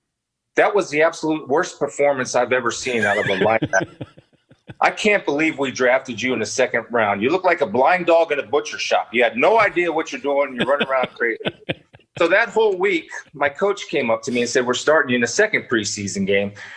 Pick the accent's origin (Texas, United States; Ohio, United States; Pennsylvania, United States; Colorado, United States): Ohio, United States; Canton; I'm from Canton, Massillon area.